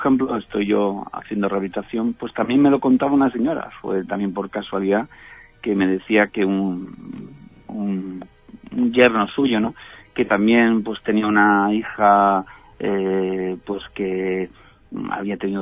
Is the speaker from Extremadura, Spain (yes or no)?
no; Jerez de la Frontera, Andalusia, Spain; Yo soy, por ejemplo, de Jerez de la Frontera